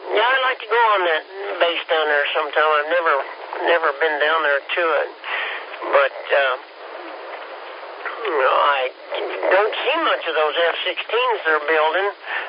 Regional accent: Kansas, United States; I'm from Kansas, and we're a little slow, kid.

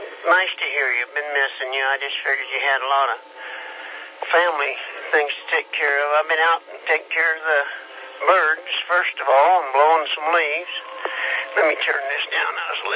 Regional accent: Kansas, United States; We're from Kansas. We're in the same boat.

